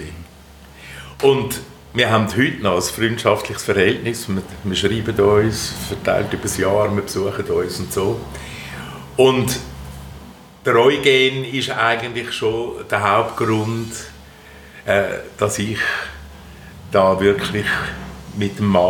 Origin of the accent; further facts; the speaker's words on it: Zürich, Zurich, Switzerland; ich bin in Albisrieden aufgewachsen, Stadt, ja, Zürich